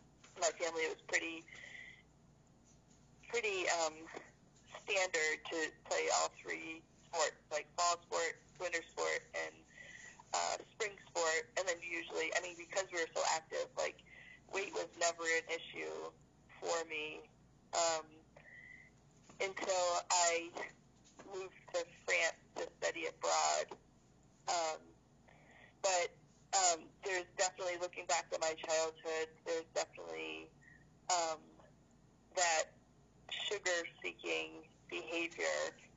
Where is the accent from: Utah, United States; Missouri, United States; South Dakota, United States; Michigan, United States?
Michigan, United States; Detroit; So I grew up in Detroit. I moved there when I was 6 months old.